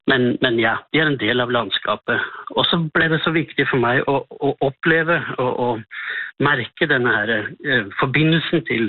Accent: Oslo, Norway; accent: Oslo area; Danish is a second language; now in Langeland, Denmark; Nej, det er mere fra Osloområdet.

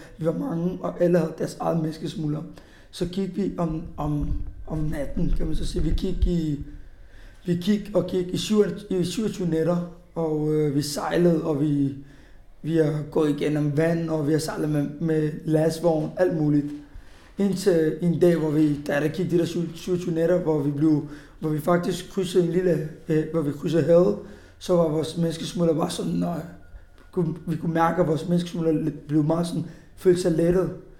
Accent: Afghanistan; og jeg er 23 år. Jeg kommer fra Afghanistan.

